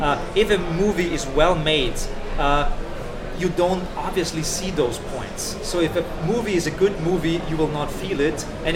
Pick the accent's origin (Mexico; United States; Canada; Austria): Austria; Lower Austria; English is a second language; I'm an Austrian, but I'm a lower Austrian. I'm not from Styria.